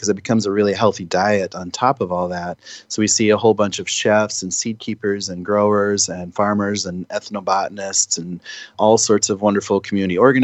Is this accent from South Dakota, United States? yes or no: yes; Pine Ridge, South Dakota, United States; born there; because when I was born on Pine Ridge in 1974, it hadn't even been 100 years since the Lakota were all forced onto the Pine Ridge Reservation